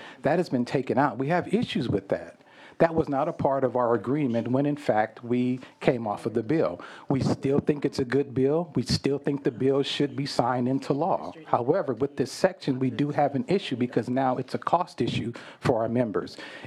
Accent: California, United States; I respect our institution as a Californian, and I respect the process.

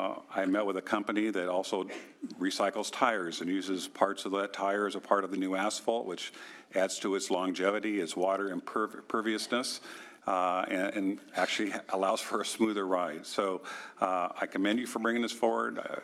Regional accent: California, United States; I'm from Riverside County, which is one of the fastest growing counties in the state.

